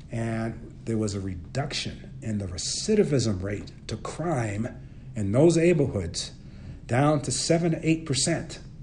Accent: Roxbury, Massachusetts, United States; And it reminds me growing up in Roxbury, Massachusetts

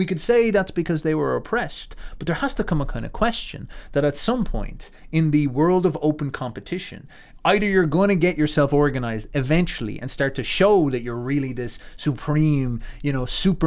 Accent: Ireland; I am Irish. I am told I am Irish.

